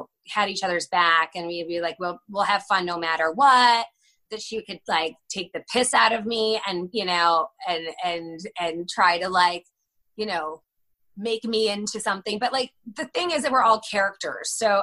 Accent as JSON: {"language": "English", "town": "Northbrook", "region": "Illinois", "country": "United States", "tie": "born or raised there", "said": "And because I grew up in Northbrook."}